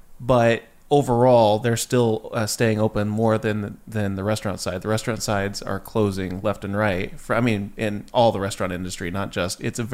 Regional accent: Kokomo, Indiana, United States; And my hometown.

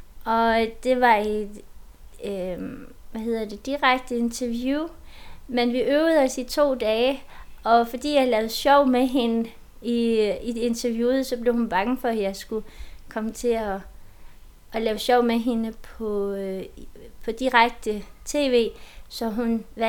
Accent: Transnistria, Moldova; now in Denmark; fordi jeg var på ferie med min mand hjemme i Transnistrien.

